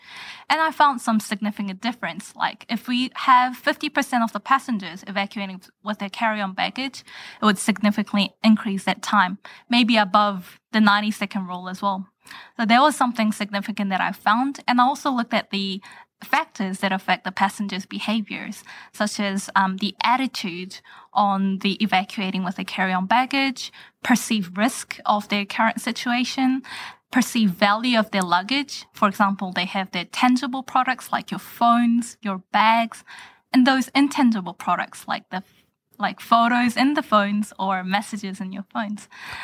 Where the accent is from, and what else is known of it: New Zealand; born or raised there